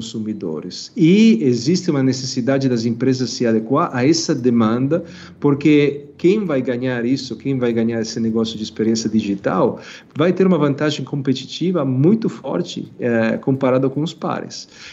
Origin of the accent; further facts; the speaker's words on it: Italy; Portuguese is a second language; Eu sou italiano.